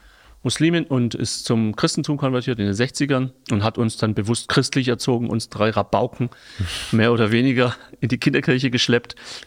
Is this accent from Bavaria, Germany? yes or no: no; Baden-Württemberg, Germany; Ich bin ein Schwabe